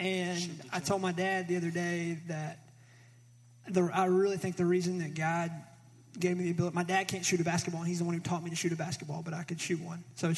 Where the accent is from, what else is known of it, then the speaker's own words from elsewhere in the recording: Memphis, Tennessee, United States; I mean, I could say, I grew up in Memphis, born and raised.